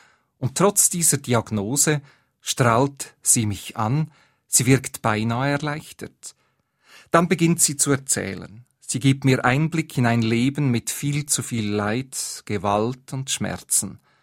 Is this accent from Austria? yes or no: no; Switzerland; Wir leben noch nicht im Paradies, auch als Schweizer nicht.